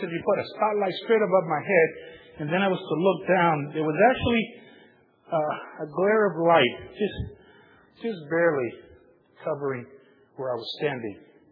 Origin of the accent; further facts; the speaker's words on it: New York City, New York, United States; growing up in New York City, that's why I think these visions come so close.